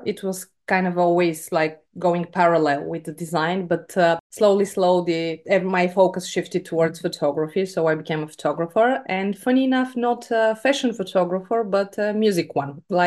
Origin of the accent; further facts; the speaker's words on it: Sofia, Sofia City, Bulgaria; English is a second language; from Sofia. So basically, I was born and raised here.